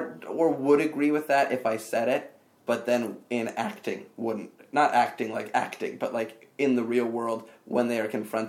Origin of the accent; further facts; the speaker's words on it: San Francisco, California, United States; I grew up in California. I grew up in such a bubble. I grew up in you know, very liberal San Francisco.